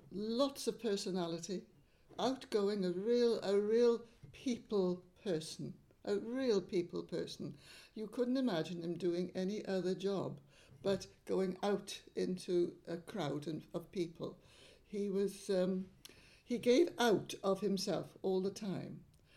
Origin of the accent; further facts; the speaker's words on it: Tenby, Wales, United Kingdom; born there; I was born in Tenby in February the 9th, 1940, on my father's birthday.